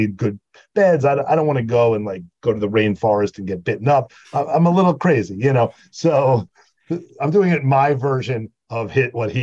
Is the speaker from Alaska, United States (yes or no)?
no; New York, United States; now in New Jersey, United States; So, you know, it's funny growing up on Long Island and then moving and living in New Jersey, which has been amazing to me and my kids and my family.